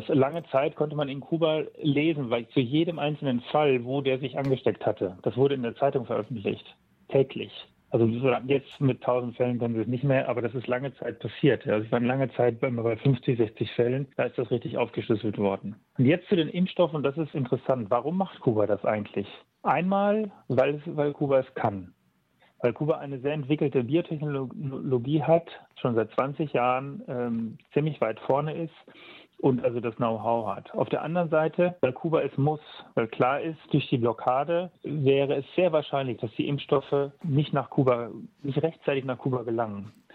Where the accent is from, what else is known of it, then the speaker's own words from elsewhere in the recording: Mainz, Rhineland-Palatinate, Germany; die hier zum Beispiel in meiner Heimatstadt Mainz hergestellt werden